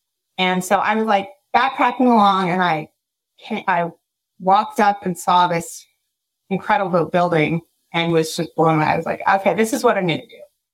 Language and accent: English; Lake Forest, California, United States; I was raised in Lake Forest, California, which is like kind of near Laguna Beach.